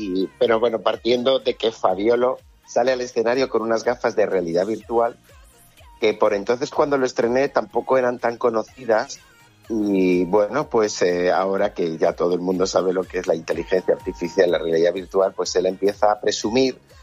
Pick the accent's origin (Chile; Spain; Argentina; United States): Spain; Huesca, Aragon; now in Madrid, Spain; lo que yo soy de aquí, de Huesca, aunque vivo muchos años en Madrid, llevo viviendo